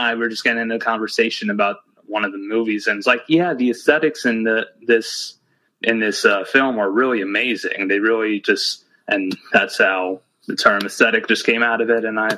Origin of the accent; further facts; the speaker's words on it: Pennsylvania, United States; also born or lived in New York; So I was born in New York. I still got a good amount of family in New York, but I spent most of my life growing up in Eastern Pennsylvania.